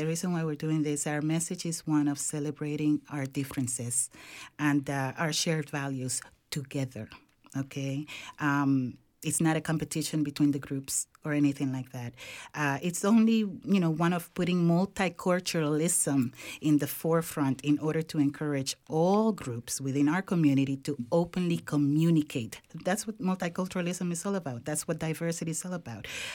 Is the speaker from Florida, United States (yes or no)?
yes; Miami-Dade, Florida, United States; also born or lived in Pinellas County; now in Gadsden County, United States; I come from Miami-Dade. I lived there several years. And then I moved on to Pinellas County.